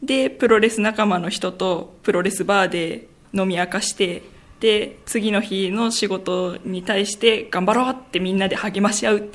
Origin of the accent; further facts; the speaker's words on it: Fujisawa, Kanagawa, Japan; 私全行に小学校2年生の頃から住んでるんですけれども